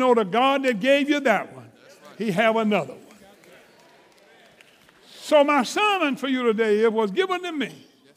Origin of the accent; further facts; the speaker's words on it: Sacramento, California, United States; She said, where are you from? I said, Sacramento, California.